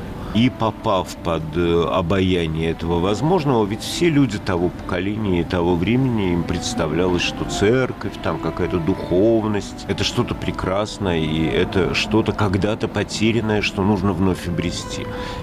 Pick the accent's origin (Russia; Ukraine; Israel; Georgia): Russia; Saint Petersburg; Я тоже питерский мальчишка, тоже выросший в абсолютной свободе и в подворотнях улицы Маяковского и Жуковского, и Невского проспекта.